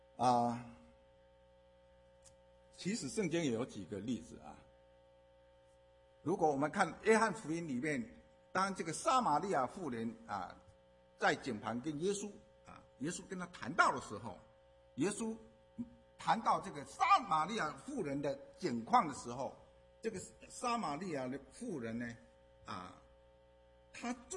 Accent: China; 我们中国人啊，我们中国话一句话是什么？

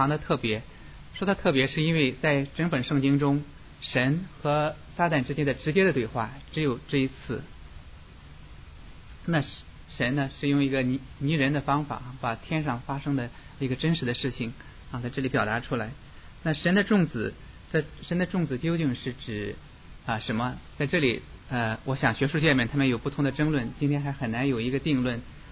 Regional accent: China; now in United States; 我们都知道我们从中国来到美国

